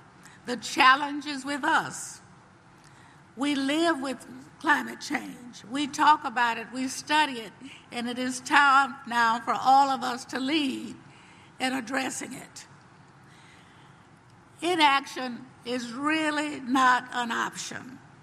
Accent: Texas, United States; and I'm a Texan.

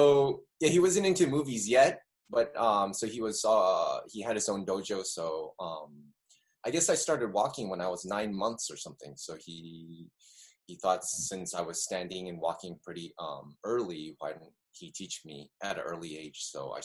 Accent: United States; born there; I was born in the States.

